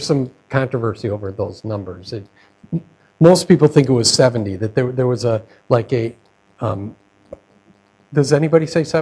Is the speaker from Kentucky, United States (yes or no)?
no; Chicago, Illinois, United States; He has a ranch out in, and I'm from Chicago, so I never raised a cow.